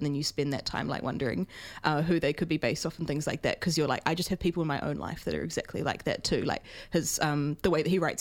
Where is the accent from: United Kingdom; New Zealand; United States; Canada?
New Zealand; Auckland; Like, I didn't grow up rurally at all. I grew up in Auckland